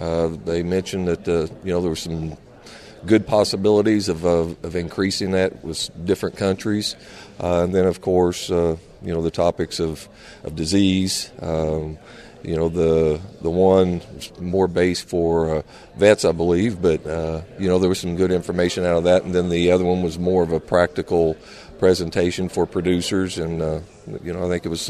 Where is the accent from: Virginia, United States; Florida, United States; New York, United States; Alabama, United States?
Virginia, United States; I'm from Virginia, work for Murphy Brown in the North Division.